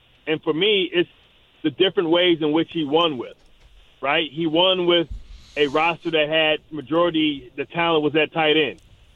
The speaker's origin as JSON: {"language": "English", "town": "Detroit", "region": "Michigan", "country": "United States", "said": "I can go back to rooting for Tom Brady all over again because I'm from Detroit."}